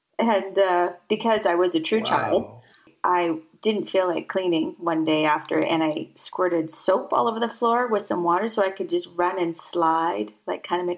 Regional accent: British Columbia, Canada; Between birth and being 13, I lived in three different communes throughout British Columbia. I grew up in Canada.

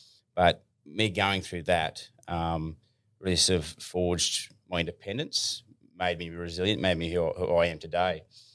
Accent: Lismore, New South Wales, Australia; I actually grew up down your neck of the woods, mate. So Lismore area. I was born in Lismore, which is northern New South Wales. My family are cane farmers from down Wardell area. I did my schooling in Austinville. We actually lived on a small farm in a township called Wallingbar.

